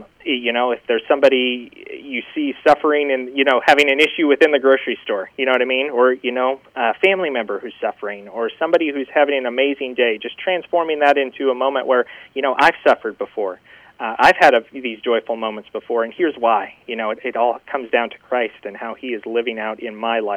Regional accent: Springfield, Illinois, United States; now in Indianapolis, United States; I am a transplant. So I grew up in Springfield, Illinois, capital city there in central Illinois, and made my way over here to attend Marion University, the Catholic University in Indianapolis.

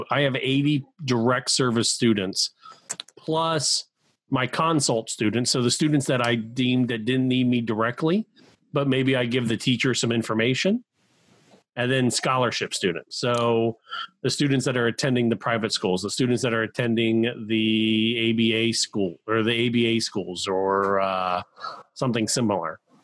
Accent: Cincinnati, Ohio, United States; I come from Cincinnati, where a lot of our private schools down here in Cincinnati are the Catholic schools.

